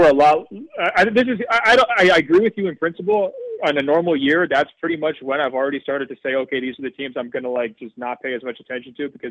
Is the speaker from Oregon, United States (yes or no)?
yes; Oregon, United States; Look, I mean, as a guy from Oregon, I'm always excited when someone from my home state makes an impact in the NBA.